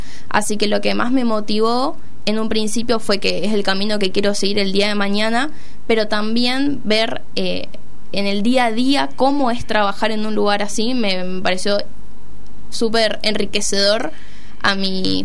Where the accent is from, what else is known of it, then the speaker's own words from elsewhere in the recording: Misiones, Argentina; now in Buenos Aires, Argentina; Soy de Misiones, pero actualmente también estoy estudiando acá en CABA, abogacía en la UBA.